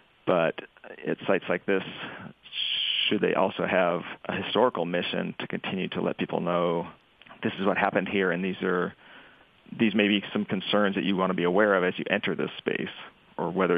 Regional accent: Boulder, Colorado, United States; I mean, I grew up in Boulder with the protests going on

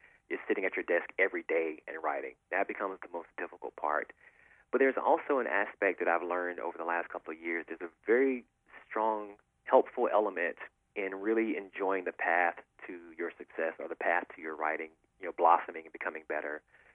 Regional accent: Bolton, North Carolina, United States; Yes, born and raised in the South in a very small town called Bolton, North Carolina.

